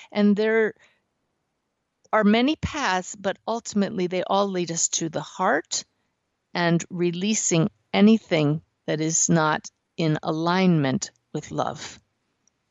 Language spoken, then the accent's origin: English; Pennsylvania, United States; From Pennsylvania, my home state.